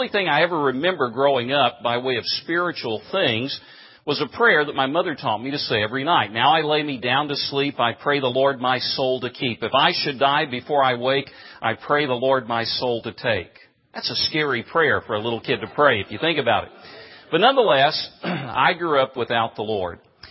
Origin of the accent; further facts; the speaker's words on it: Tennessee, United States; Well, I grew up in East Tennessee. My family settled there in the late 1700s. They were Scots-Irish immigrants.